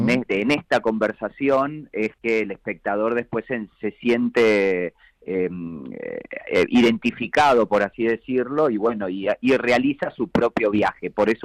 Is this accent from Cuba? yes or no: no; Argentina; los argentinos somos fanáticos de muchos artistas españoles, y amamos toda la cultura española.